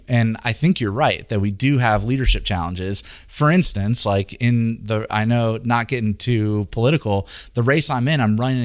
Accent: United States; But I will say, like, I'm an American, right?

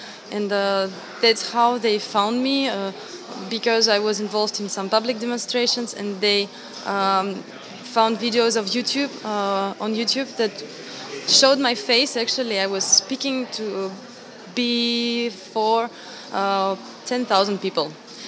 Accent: St. Petersburg, Russia; now in Paris, France; I'm from St. Petersburg, Russia. Now I'm 25 years old and I'm living and studying in Paris.

